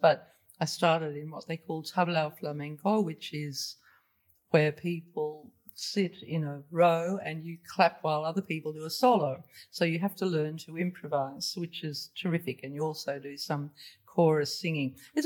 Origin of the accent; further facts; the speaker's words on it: Melbourne, Victoria, Australia; also born or lived in Spain; I'm from Melbourne originally.